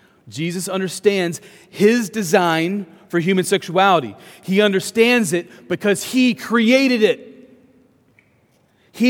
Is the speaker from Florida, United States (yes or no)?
no; Cedar Rapids, Iowa, United States; born there; I was born in 1981 in Cedar Rapids, Iowa, at St. Luke's Hospital.